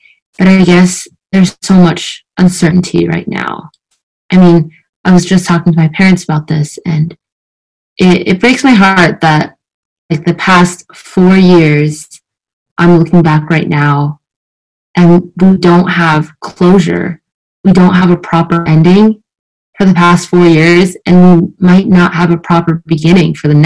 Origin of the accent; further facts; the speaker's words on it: Shanghai, China; also born or lived in Paris, France; Yeah, I was born in Paris. It's where my parents met. It's where they got married. I lived there for a lot of my early childhood. And I moved back to China for my dad's job. And I've been living here in Shanghai for most of my life.